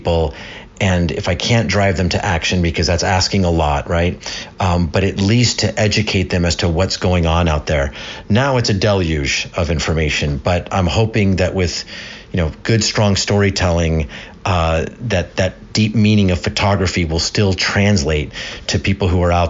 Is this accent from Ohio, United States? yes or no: no; California, United States; In high school, I grew up in Southern California.